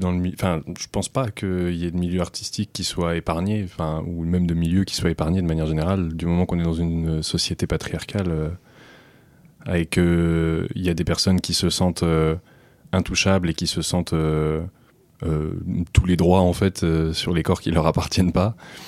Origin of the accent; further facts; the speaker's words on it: Cherbourg, Normandy, France; Alors, bonjour. Moi, j'ai grandi à Cherbourg.